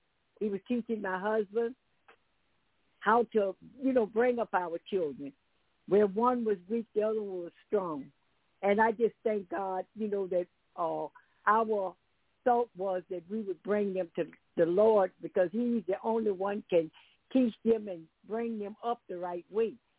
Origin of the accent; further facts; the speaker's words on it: New Orleans, Louisiana, United States; also born or lived in Summit, Mississippi; now in Pine Bluff, United States; And I was a native from New Orleans. I was born in Summit, Mississippi. And from age of five, I was brought to New Orleans, was raised up there until, excuse me, until Katrina came.